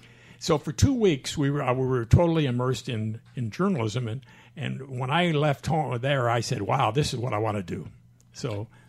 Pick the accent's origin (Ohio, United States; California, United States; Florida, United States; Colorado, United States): California, United States; Cardiff-by-the-Sea; Well, I grew up in Cardiff-by-the-Sea, which is north of San Diego, and I had two hardworking parents